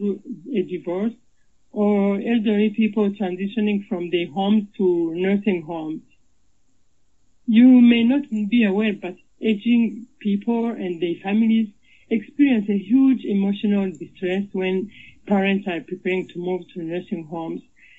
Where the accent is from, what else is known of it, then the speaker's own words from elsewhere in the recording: Rwanda; moved away as an adult; also born or lived in France; now in United States; I am originally from Rwanda, and I survived the 1994 genocide. A few years later, I moved to France as an asylum seeker with my kids. And then in 2010, my family and I migrated to the U.S.